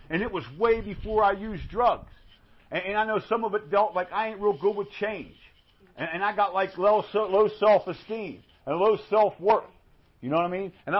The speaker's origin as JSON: {"language": "English", "town": "Scottsdale", "region": "Arizona", "country": "United States", "tie": "born or raised there", "said": "So that's where I grew up in Scottsdale"}